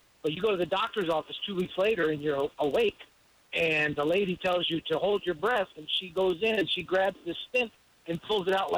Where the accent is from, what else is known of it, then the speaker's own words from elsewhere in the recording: Fort Myers, Florida, United States; I'm from Fort Myers, Florida.